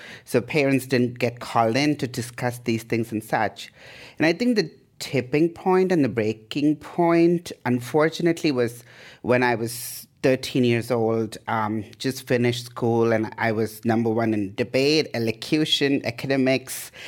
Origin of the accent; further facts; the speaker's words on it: India; born there; I was born in India in the 80s, so I'm an 80s child.